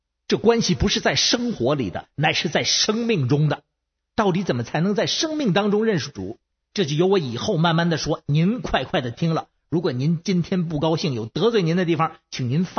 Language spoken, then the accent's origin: Chinese; Beijing, China; born there; 我是北京西边出生的，